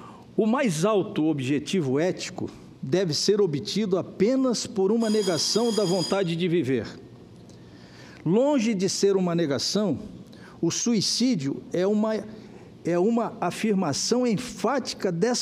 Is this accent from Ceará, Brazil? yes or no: no; Santa Catarina, Brazil; como catarinense e como homem que acredita na justiça